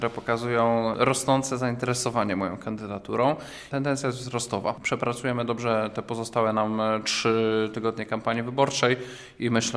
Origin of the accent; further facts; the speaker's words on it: Zielona Góra, Lubusz Voivodeship, Poland; now in Józefów, Poland; To, że pochodzę z Zielonej Góry, zostałem wybrany do Sejmu w ostatnich wyborach z Kielc, mieszkam pod Warszawą